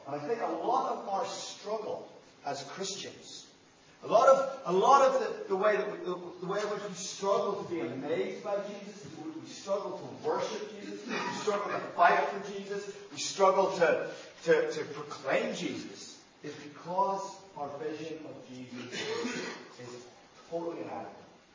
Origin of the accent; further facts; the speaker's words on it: Northern Ireland, United Kingdom; I grew up in Northern Ireland in what we call it with classic sort of Irish understatement, the Troubles.